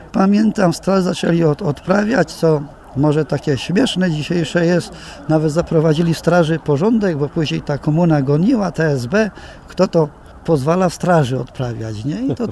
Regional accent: Pruszków, Greater Poland Voivodeship, Poland; Ja pochodzę z Pruszkowa, tu spod Kalisza.

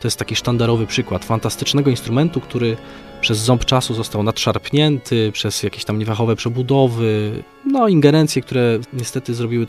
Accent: Kalisz, Greater Poland Voivodeship, Poland; jeszcze jako dziecko, ponieważ jestem kaliszaninem

